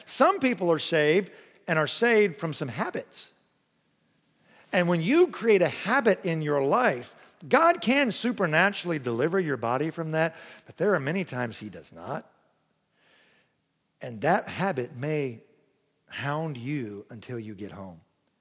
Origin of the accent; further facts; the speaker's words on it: Missouri, United States; born there; I usually say, well, I was born in Missouri, but I didn't live there too long.